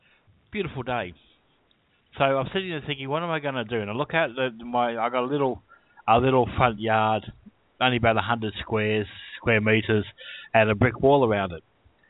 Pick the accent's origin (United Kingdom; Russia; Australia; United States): Australia; Yes, I do, and I'm Australian.